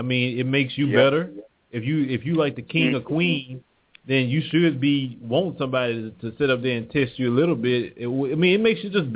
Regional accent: Texas, United States; accent: country; But, you know, hey, I'm from Texas. Forget it. You don't like to hear my country accent?

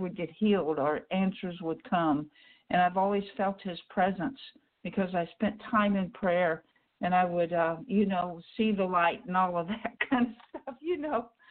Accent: Illinois, United States; And I said, I'd rather, even though I'm from Illinois, I'd rather be in Alabama with my sisters rather than in Illinois with my brothers.

